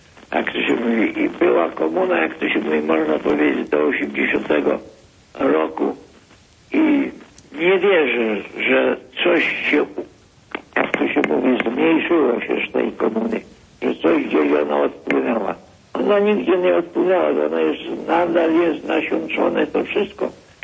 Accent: Vilnius County, Lithuania; ja pochodzę z takiej rodziny, co mój ojciec miał włokę ziemi, to z Wileńszczyzny.

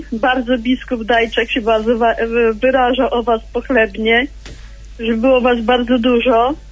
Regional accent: Świdwin, West Pomeranian Voivodeship, Poland; Ja jestem ze Świdwina

